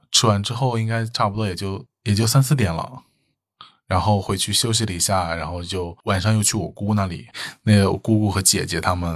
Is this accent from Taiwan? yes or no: no; North China, China; 南方这边嘛，然后我是一个北方人，然后来了南方这边，